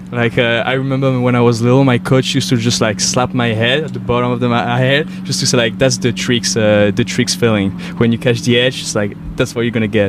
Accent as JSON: {"language": "English", "town": "Grenoble", "region": "Auvergne-Rhône-Alpes", "country": "France", "tie": "born or raised there", "said": "I'm from the Alps, uh-huh. from Grenoble, close to Lyon."}